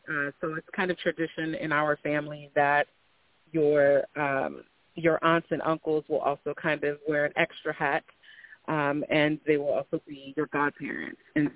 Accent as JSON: {"language": "English", "country": "United States", "said": "And I am African American, and for those of you who are aware of the cultural significance"}